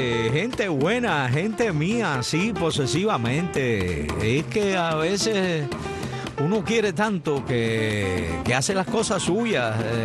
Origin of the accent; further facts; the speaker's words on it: Cuba; nosotros los de este lado acá de América, en Cuba